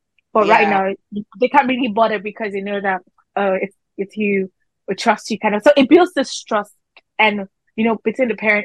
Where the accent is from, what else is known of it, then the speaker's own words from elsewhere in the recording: Nigeria; because, you know, as a Nigerian child, they say it takes a village to like raise a child.